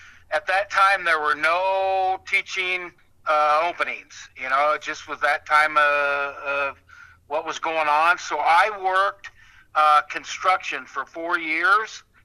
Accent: Des Moines, Iowa, United States; Yeah, I live a block from where I grew up. I grew up on the south side of Des Moines.

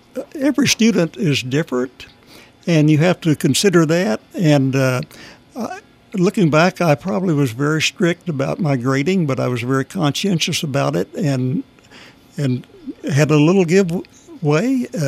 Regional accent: Cadiz, Kentucky, United States; Cadiz, Kentucky.

